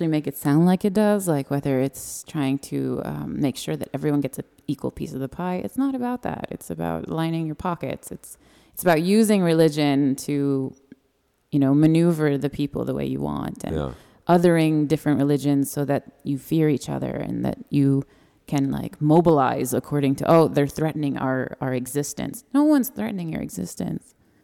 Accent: United States; And I'm American and they're not going to speak English.

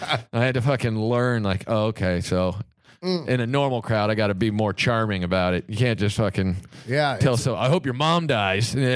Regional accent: Kansas, United States; Like, I'd go up there, you know, like, oh, I'm from Kansas.

